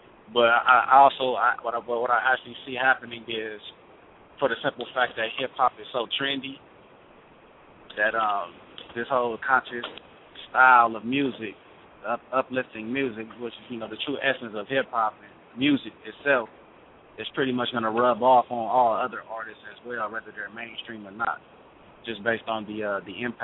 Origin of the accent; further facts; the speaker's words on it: California, United States; Oh, okay. I'm just your brother. I'm from California.